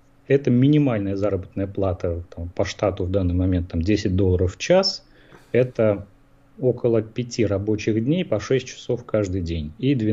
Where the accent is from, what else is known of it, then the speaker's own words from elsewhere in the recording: Moscow, Russia; now in Greenville, United States; Сами мы из Москвы.